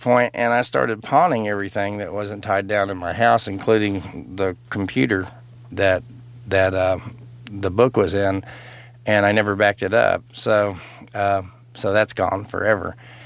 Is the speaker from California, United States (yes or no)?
no; Texas, United States; born or raised there